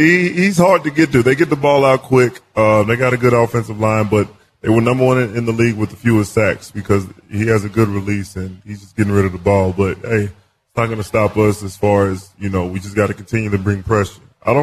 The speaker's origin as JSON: {"language": "English", "town": "Houston", "region": "Texas", "country": "United States", "said": "Since I'm from Houston, that didn't work."}